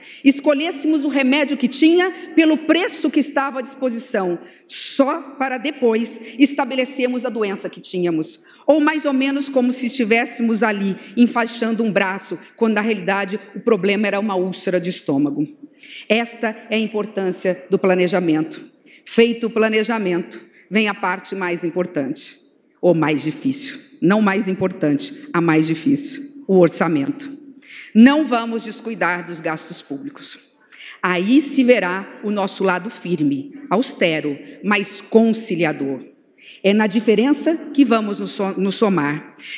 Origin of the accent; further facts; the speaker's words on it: Central-West, Brazil; Eu venho do interior do Brasil. É verdade que a realidade socioeconômica do Centro-Oeste, ela é infinitamente melhor do que o interior, do Norte ou do Nordeste brasileiro.